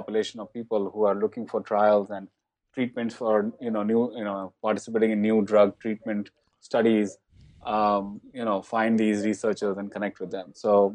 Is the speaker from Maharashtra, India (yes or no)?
no; Patna, Bihar, India; English is a second language; now in United States; I'm originally from India. I mean, originally from Patna, Bihar.